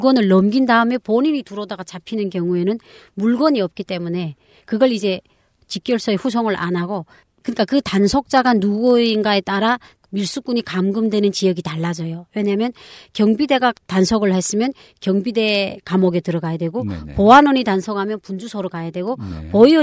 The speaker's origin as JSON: {"language": "Korean", "country": "North Korea", "moved": "as an adult", "lives_now": "South Korea", "said": "그러다가 대한민국으로 탈북을 했습니다."}